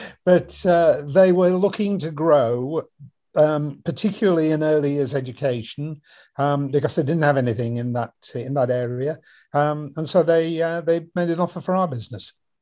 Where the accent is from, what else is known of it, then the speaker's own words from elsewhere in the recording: Calderdale, Yorkshire and the Humber, United Kingdom; I was born in Yorkshire, born and brought up in Calderdale, I'd always had this sort of hankering to go back. So we moved back up north and bought a farmhouse on the Pennines, and we were there for 10 years.